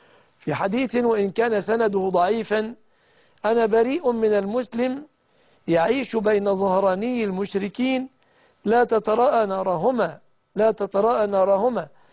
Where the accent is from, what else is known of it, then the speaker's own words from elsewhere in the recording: Egypt; بلادنا مصر